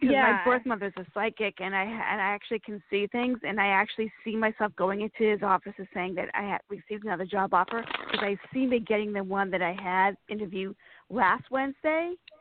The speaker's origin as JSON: {"language": "English", "town": "Boston", "region": "Massachusetts", "country": "United States", "said": "I'm also from Boston originally. Go Pats."}